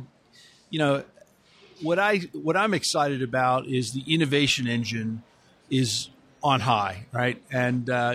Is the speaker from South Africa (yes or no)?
no; Houston, Texas, United States; My hometown of Houston, Texas.